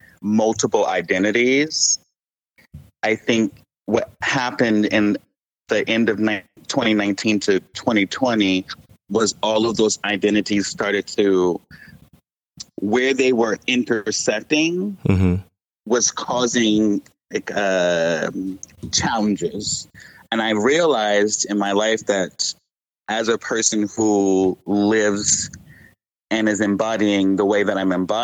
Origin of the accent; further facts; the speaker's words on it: Columbia, South Carolina, United States; born there; Okay. I was born in Columbia, South Carolina.